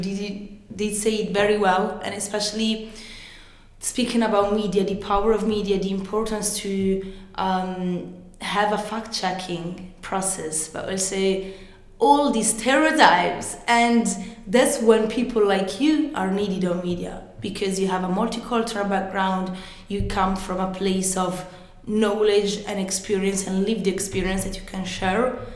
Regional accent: Italy; English is a second language; I mean, I'm from Italy, we have it in power.

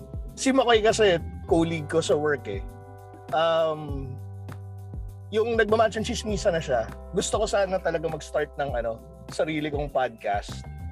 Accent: Caloocan, Metro Manila, Philippines; also born or lived in Valenzuela; taga Kamanava ako. Technically, pinanganak akong Caloocan. Tapos, high school, lumipat kami ng Valenzuela. Tapos, around 8-9 years ago, lipat ulit ng Caloocan.

